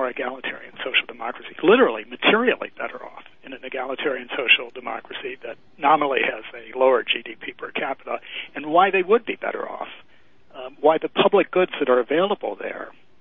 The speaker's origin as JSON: {"language": "English", "country": "United States", "said": "You know, as an American, I'm here all the time working"}